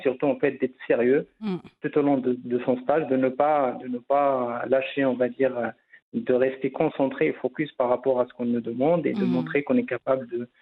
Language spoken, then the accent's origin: French; Agadir, Souss-Massa, Morocco; et moi je suis d'Agadir.